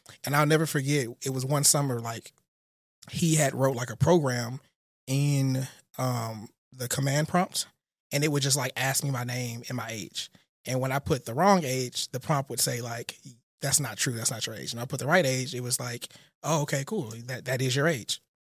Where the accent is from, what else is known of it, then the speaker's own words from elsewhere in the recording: Houston, Texas, United States; also born or lived in Michigan / Texarkana; I was born in Michigan, but raised most of my young childhood in Houston.